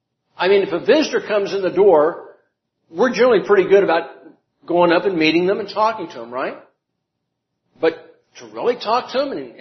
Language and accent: English; Gallup, New Mexico, United States; born there; I am a Galupian. Sorry? What does that mean? I was born in Gallup. I'm a New Mexican.